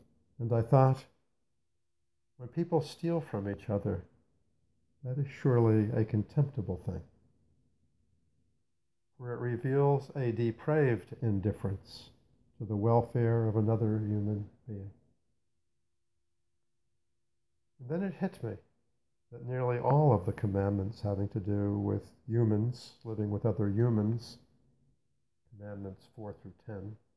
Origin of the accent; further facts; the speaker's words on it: Newark, New Jersey, United States; born there; You see, I was born in Newark, New Jersey.